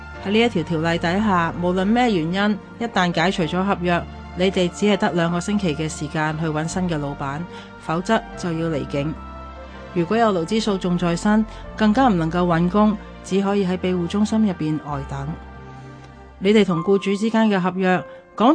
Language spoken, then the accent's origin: Chinese; Hong Kong; 作为一个香港人